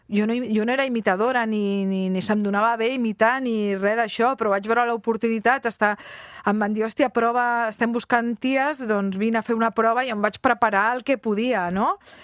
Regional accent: Bellvitge, Catalonia, Spain; Jo m'he criat a Bellvitge

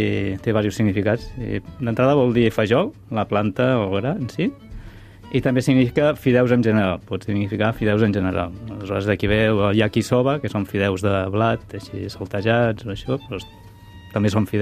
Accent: Catalonia, Spain; I com que sóc de la Garrotxa i sempre hi ha hagut fajol allà, poc o molt

